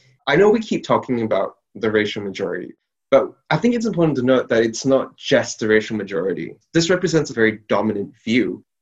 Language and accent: English; Singapore; So I have a friend who's also from Singapore as I am. So I was born in Singapore.